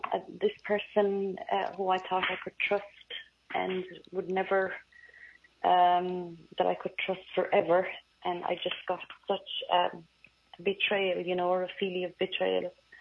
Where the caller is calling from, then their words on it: Ireland; I'm calling from Ireland, yeah.